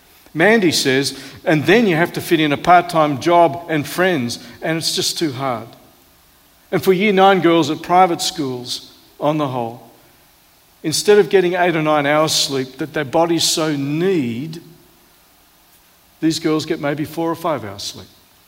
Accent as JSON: {"language": "English", "region": "Queensland", "country": "Australia", "tie": "born or raised there", "said": "I'm born and bred in North Queensland."}